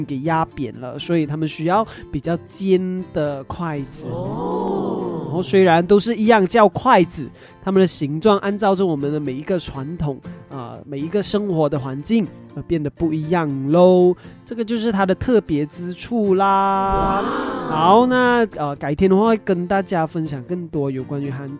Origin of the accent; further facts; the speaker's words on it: Malaysia; 其实我们马来西亚人很间接性的